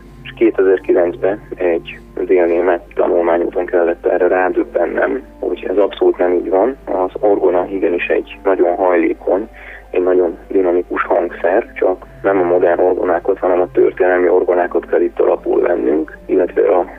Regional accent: Nagyvarsány, Szabolcs-Szatmár-Bereg, Hungary; gyülekezetben nőttem föl, a baptista gyülekezet pedig teljesen összefonódik a zenével. Nekem megadatott az, hogy egy olyan gyülekezetben nőttem föl Nagyvarsányba

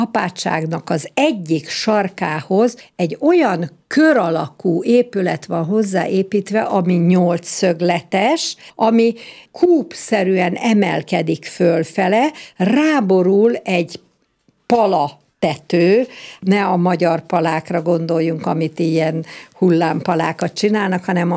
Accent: Hungary; Mondom, mi Magyarországról jöttünk.

